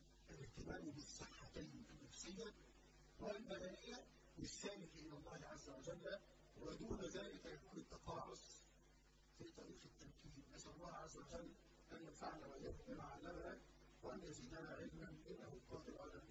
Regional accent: Egypt

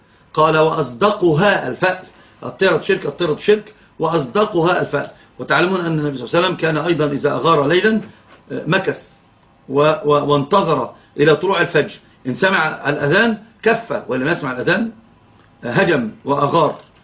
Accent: Egypt; وكانت فاطمة تجعل له على نونته اللي هي يسمى عندنا في مصر طابع الحسن

